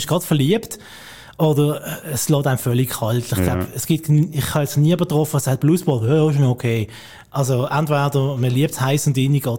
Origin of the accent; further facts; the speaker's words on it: Basel, Basel-Stadt, Switzerland; wo mir als Basler so uns entgegenkommt